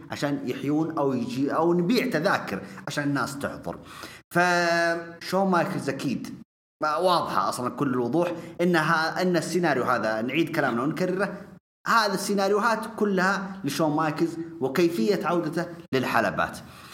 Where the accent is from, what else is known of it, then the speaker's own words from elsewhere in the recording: Riyadh, Riyadh Province, Saudi Arabia; عندنا في السعودية هنا في الرياض